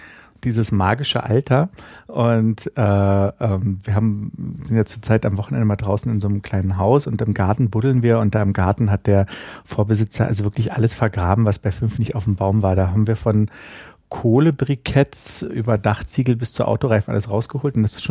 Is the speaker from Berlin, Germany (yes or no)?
yes; Berlin, Germany; Ich bin ja auf dem Sophienkirchhof groß geworden, in Berlin-Mitte, an der Sophienkirche.